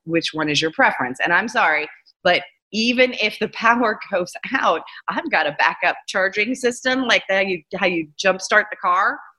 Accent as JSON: {"language": "English", "town": "San Francisco", "region": "California", "country": "United States", "said": "I'm from San Francisco, and I'm definitely not vanilla."}